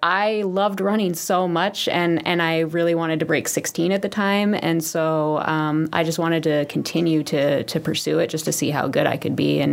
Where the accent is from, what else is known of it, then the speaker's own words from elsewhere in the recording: Santa Rosa, California, United States; Yeah, I grew up in Santa Rosa.